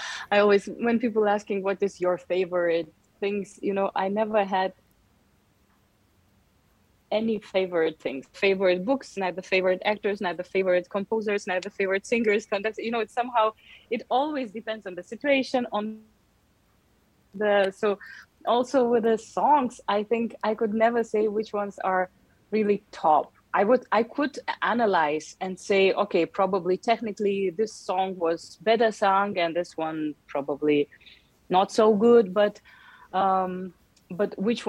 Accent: Yerevan, Armenia; All my childhood, all my most beautiful memories of the childhood was Yerevan, and also I still have many brothers and sisters here

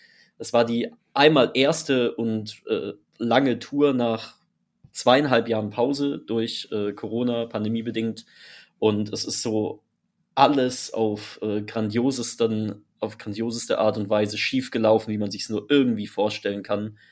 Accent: Freiburg, Baden-Württemberg, Germany; Wir kommen ursprünglich aus Freiburg.

